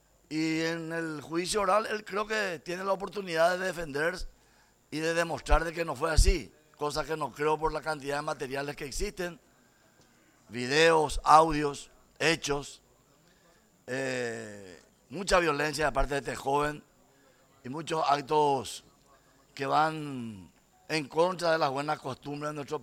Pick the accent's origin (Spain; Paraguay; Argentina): Paraguay; Somos paraguayos, somos políticos, somos representantes del pueblo.